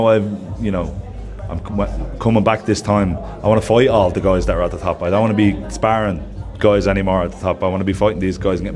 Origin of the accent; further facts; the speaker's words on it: Ireland; And I think as Irish people, we should probably ban certain English words.